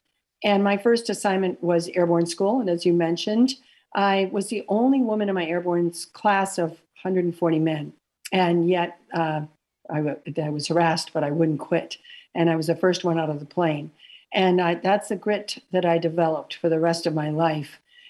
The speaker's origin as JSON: {"language": "English", "town": "Menominee", "region": "Wisconsin", "country": "United States", "tie": "born or raised there", "said": "I'm from Menominee. I was born and raised there, and I live there today."}